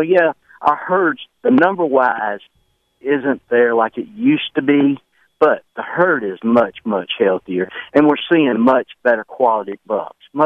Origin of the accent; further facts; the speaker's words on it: Alabama, United States; here in Alabama, or at least where I'm from Alabama, live in Macon County, Alabama.